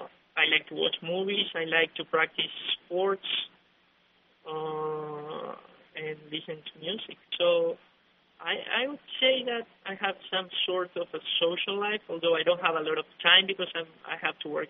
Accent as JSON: {"language": "English", "country": "Uruguay", "lives_now": "United States", "said": "I am from Uruguay, and I came to the United States to pursue a career as a PhD in economics."}